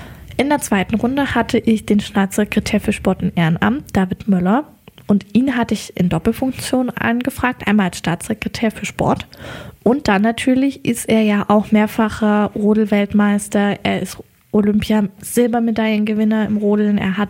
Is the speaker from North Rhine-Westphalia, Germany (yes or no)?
no; Bad Tabarz, Thuringia, Germany; also ich komme ja ursprünglich aus Bad Tabatz und da macht er im Nachbarort in Poderode